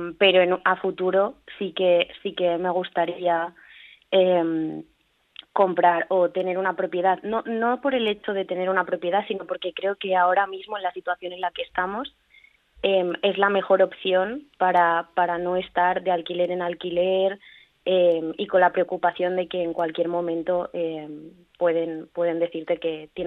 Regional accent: Madrid, Community of Madrid, Spain; now in Barcelona, Spain; soy de Madrid, pero vivo en Barcelona.

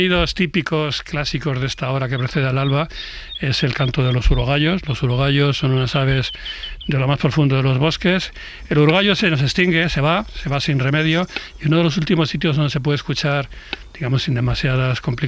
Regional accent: La Granja, Castile and León, Spain; en mi pueblo, en La Granja, en Segovia.

